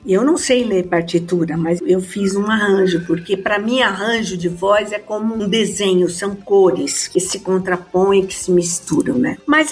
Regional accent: Mato Grosso, Brazil; gente do interior, eu vim de Mato Grosso

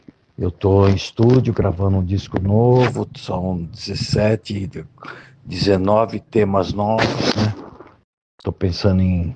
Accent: São Paulo, Brazil; Nós somos da Zona Oeste de São Paulo, da Pompeia, onde também surgiu os

